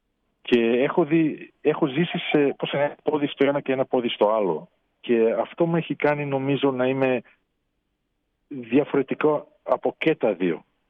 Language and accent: Greek; Greece; που ήμουν τόσο υπερήφανος που ήμουν Έλληνας, που είμαι Έλληνας.